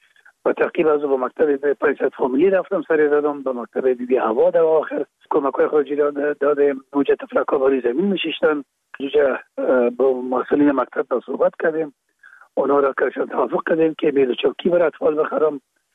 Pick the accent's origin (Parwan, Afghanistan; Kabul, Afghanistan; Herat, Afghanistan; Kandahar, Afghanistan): Kabul, Afghanistan; پدر ما باز از زرکه خانه به شهید انتقال شدن، اونجا در شهید کابل به دنیا آمده و اونجا مکتب خواندیم